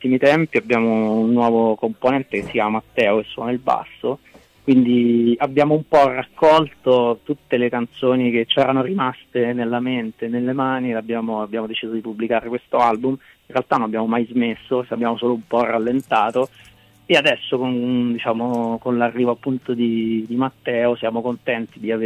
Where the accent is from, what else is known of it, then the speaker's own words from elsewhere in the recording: Rome, Lazio, Italy; now in Milan, Italy; sono di Roma e vivo a Milano da un bel po' di anni